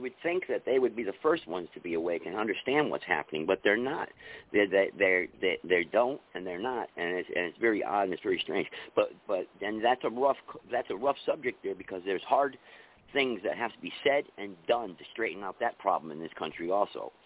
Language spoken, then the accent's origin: English; Connecticut, United States; I'm from Connecticut, actually.